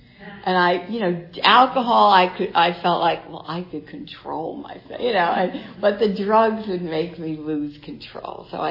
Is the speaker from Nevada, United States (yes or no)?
no; New Jersey, United States; don't get to be too friendly with me because I was from New Jersey and we were wild people who drank a lot.